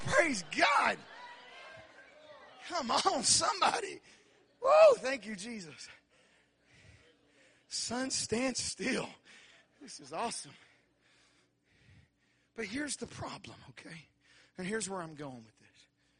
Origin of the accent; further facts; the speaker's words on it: North Hollywood, California, United States; I grew up in the hood. I grew up in North Hollywood.